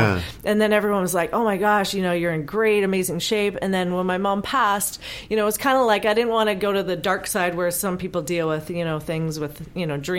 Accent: Vancouver, British Columbia, Canada; I have a special love for my hometown. So I love Vancouver. You know, there's mountains, there's water.

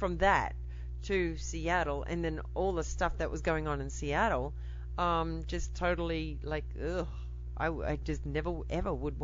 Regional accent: Queensland, Australia; I grew up in North Queensland. It's tropics. It's, you know, scuba diving, warm waters, the Great Barrier Reef, you know, the tropical rainforests.

